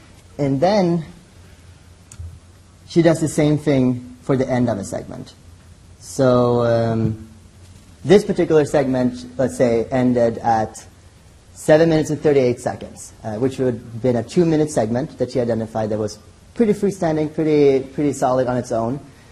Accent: Sweden; I'm not from here, I'm from Sweden, so we don't really debate, we all consensus all the time.

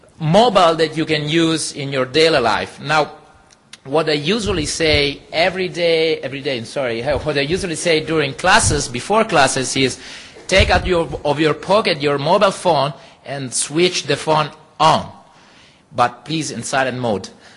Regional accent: Italy; English is a second language; I'm from the University of Messina in Italy. And today I'm far from my home, from my country

